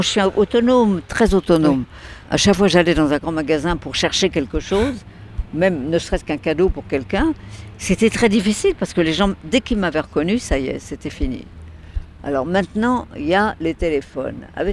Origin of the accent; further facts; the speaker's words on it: Neuilly-sur-Seine, Île-de-France, France; born there; Je suis née à Neuilly, mais dans la partie la plus proche de Courbevoie, la plus proche de la Seine, qui n'était pas la partie la plus chic.